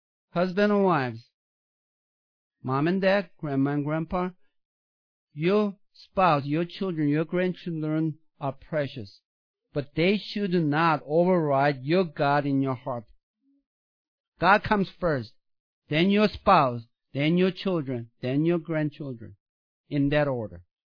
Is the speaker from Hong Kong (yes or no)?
no; South Korea; When I was growing up in South Korea, they built this totem pole.